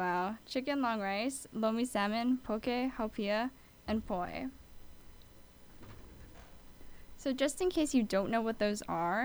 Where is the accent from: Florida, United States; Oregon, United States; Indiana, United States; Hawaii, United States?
Hawaii, United States; As I am a person who was born and raised in Hawaii, my show is going to be talking about anything and everything about the 808 state.